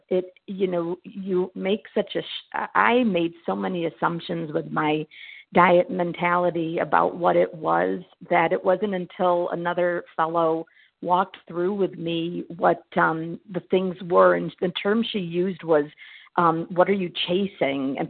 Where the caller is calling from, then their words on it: Massachusetts, United States; I am calling from Massachusetts.